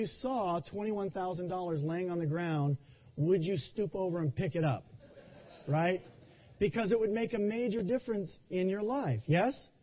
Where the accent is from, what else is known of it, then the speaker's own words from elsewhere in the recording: Texas, United States; By the way, I was born and raised in Texas, so y'all and a fixin' to might slip out, so I'll just let you know.